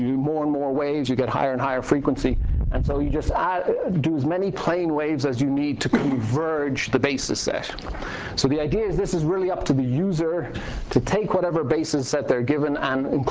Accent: Ireland; I actually grew up in Ireland.

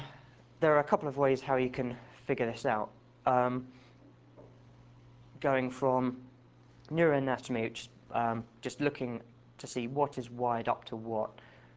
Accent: Bristol, South West England, United Kingdom; as you've guessed, I'm probably from, probably have guessed, I'm from Bristol.

